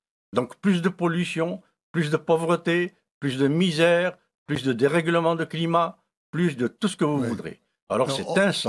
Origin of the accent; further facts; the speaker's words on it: Algeria; born there; je suis né en Algérie en 1944